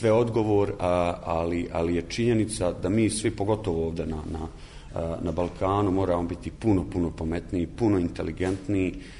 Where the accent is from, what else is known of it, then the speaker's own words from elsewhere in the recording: Bosnia & Herzegovina; a s obzirom da ja dolazim iz Bosne i Hercegovine, koja je vjerovatno i puno komplikovanije geografsko područje, nekako opet smo svi na tom brdovitom Balkanu